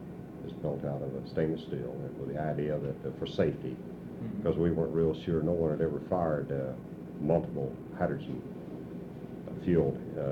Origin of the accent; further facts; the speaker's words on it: Texas, United States; Oh, I'm a Texan.